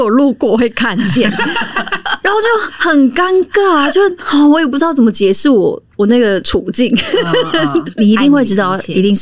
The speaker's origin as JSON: {"language": "Chinese", "region": "Nantou County", "country": "Taiwan", "said": "而且因为我们是南投人"}